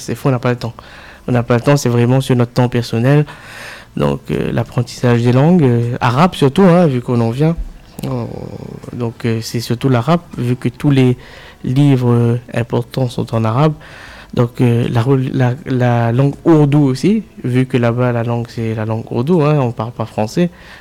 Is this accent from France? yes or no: yes; Réunion, France; Donc, pour faire court, il faut savoir que je suis né à La Réunion.